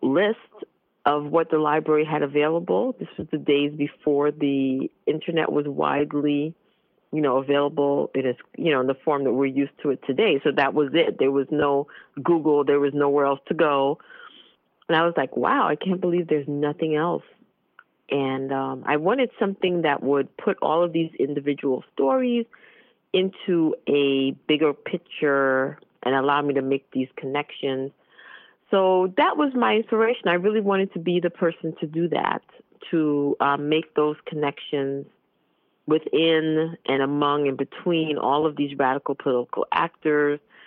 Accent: Brooklyn, New York, United States; I grew up in Brooklyn, as was mentioned, and I went to college at SUNY Binghamton, which is upstate New York

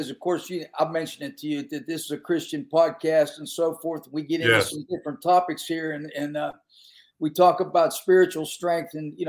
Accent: Pennsylvania, United States; being Irish and coming from Western Pennsylvania, a little piece of heaven would have been for me to play for Notre Dame

